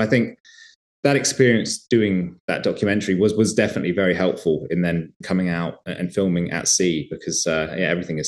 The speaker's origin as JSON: {"language": "English", "country": "United Kingdom", "tie": "born or raised there", "said": "being British and having grown up in Britain"}